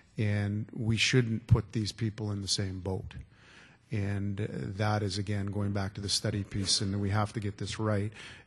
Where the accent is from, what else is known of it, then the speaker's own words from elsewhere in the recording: Saskatchewan, Canada; I'm from Saskatchewan, so I don't know all the details in relation